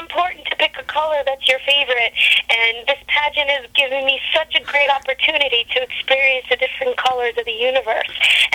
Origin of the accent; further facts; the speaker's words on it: New York, United States; So I said, listen, I'm from New York, and I'm 10 steps ahead of you.